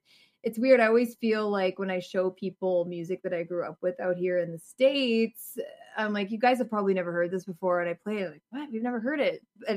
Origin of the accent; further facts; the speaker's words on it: Toronto, Ontario, Canada; I'm from Toronto originally.